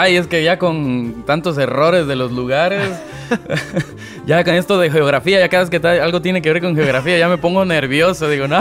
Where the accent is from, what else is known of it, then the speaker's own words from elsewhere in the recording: Veracruz, Mexico; born there; En mi caso, yo nací en el puerto de Veracruz